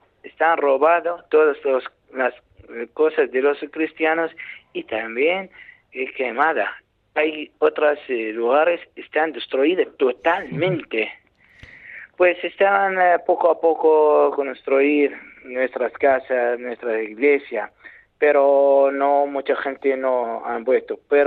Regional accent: Iraq; moved away; el día 6 de agosto de 2014. Salimos de mi casa hasta, salimos del norte de Irak.

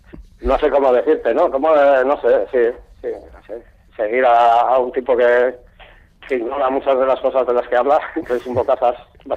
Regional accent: Galicia, Spain; fíjate que soy gallego

